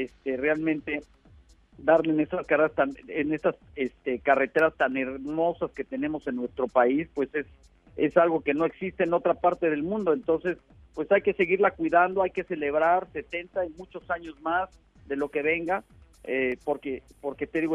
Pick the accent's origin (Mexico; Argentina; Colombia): Mexico; un Bochito en México, y poder manejar, tener mi independencia